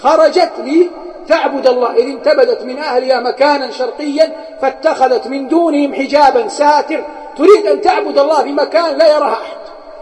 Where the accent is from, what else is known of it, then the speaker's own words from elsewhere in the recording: Hejaz, Saudi Arabia; أشبه ما يسمى عندنا بالحجاز بالروب